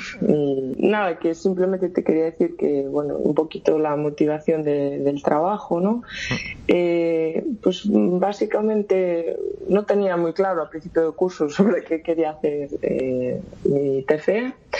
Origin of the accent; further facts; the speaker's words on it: Caldas de Reis, Galicia, Spain; nace en Galicia, un poco del mundo allí de las bandas, la banda de mi pueblo, de Caldas de Reis.